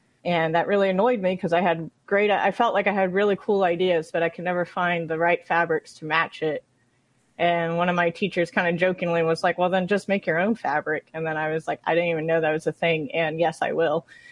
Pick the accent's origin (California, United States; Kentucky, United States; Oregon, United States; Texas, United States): Texas, United States; Dallas; now in Indiana, United States; I'm originally actually from Dallas, Texas. I moved here about 9-10 years ago.